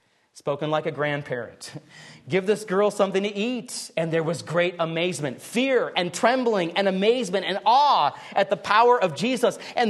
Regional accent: Midwest, United States; I have vivid memories of growing up in the Midwest, huddled with the rest of my family underneath a table in the basement because of a tornado warning.

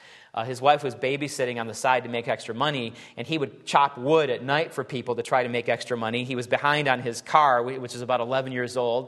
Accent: Minneapolis, Minnesota, United States; But I came from Minneapolis where everything's coded, you know, and so it's just a number to me.

